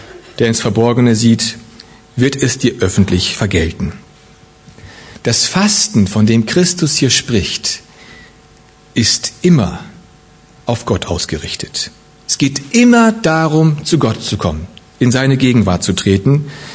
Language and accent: German; Gummersbach, North Rhine-Westphalia, Germany; ich komme aus Gummersbach, dort bin ich in einer Gemeinde groß geworden